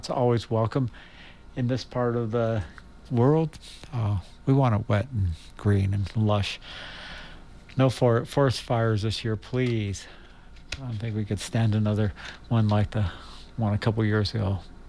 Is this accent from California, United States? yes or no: yes; San Jose, California, United States; I saw them do that where I grew up in San Jose, downtown.